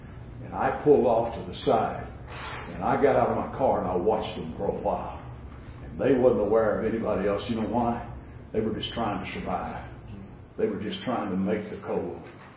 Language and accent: English; Dallas, Texas, United States; also born or lived in Greenville, Texas; I'm a city boy. I was raised in Greenville, Texas. Moved, and the only reason was there because that's where Mom's doc was, and then so on and so forth. And we lived in Dallas, raised in East Dallas.